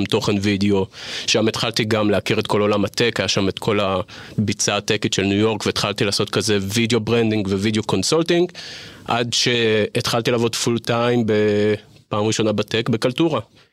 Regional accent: Jerusalem, Jerusalem District, Israel; now in Herzliya, Israel; 36, נשוי לעומר, אבא למיכאל ומאיה, גר בהרצליה היום. אני ירושלמי במקור.

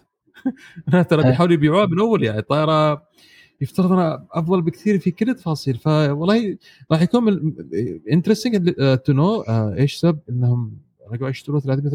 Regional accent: Egypt; أيضا عندنا في مصر

